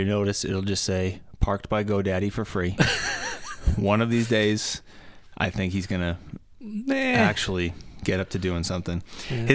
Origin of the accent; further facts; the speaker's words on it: Ireland; Irish, because we're Irish.